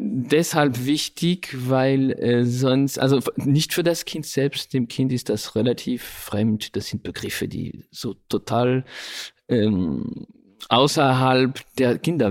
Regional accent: Paris, Île-de-France, France; Ich bin ja in Frankreich aufgewachsen. In Paris sogar.

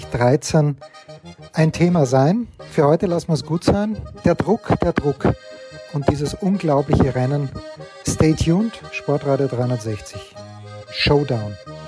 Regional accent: Austria; Als Österreicher fällt es mir natürlich leichter, das nachzuvollziehen.

